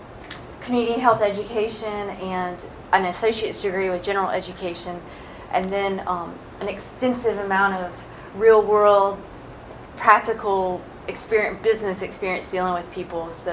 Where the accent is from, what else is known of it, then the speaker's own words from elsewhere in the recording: North Carolina, United States; I am from Northeast North Carolina and familiar with the clientele of the area.